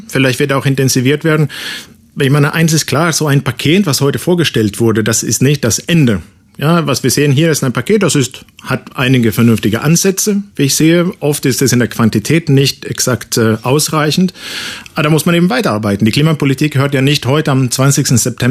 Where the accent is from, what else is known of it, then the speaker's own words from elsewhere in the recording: Sweden; Ich komme selber aus einem von diesen Ländern. Ich komme aus Schweden.